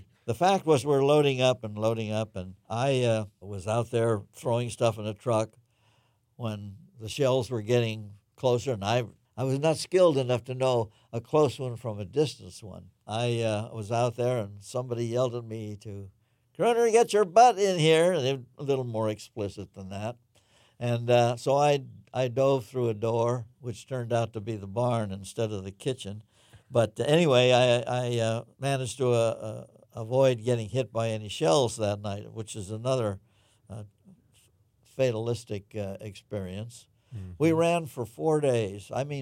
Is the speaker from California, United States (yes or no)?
yes; California, United States; I'd growing up in the Bay Area, when I wanted to go to the snow, we waited a nice sunny day and we went up to Long Barn or some other snow resort.